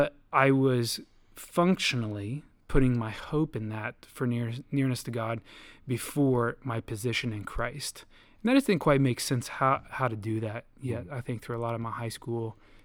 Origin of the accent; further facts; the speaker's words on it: Illinois, United States; also born or lived in Kansas; Born in Kansas. Mostly grew up in Illinois.